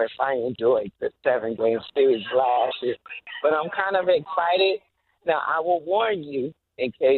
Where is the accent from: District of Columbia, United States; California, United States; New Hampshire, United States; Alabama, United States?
California, United States; Oakland; Born and raised in Oakland. And grew up like over the overpass, 15-minute walk from the Coliseum Bar.